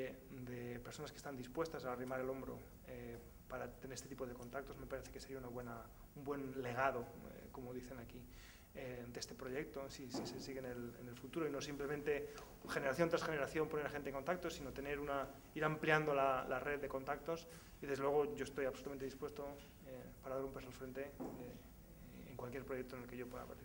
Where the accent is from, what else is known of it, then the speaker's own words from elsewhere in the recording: Spain; moved away; como antes que como científico, como español y como ciudadano, siento una cierta frustración, ¿no? Por no poder trabajar en España.